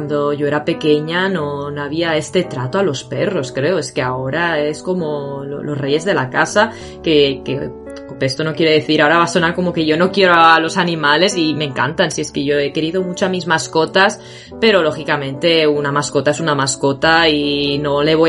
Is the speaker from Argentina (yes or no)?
no; Spain; now in Japan; España, porque al final es de donde vengo, ¿no? Y donde he vivido gran parte de mi vida.